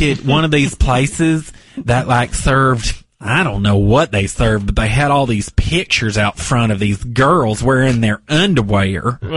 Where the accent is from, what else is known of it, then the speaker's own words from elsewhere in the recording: Slidell, Louisiana, United States; also born or lived in Monroe; I am. Oh. Slidell, Louisiana.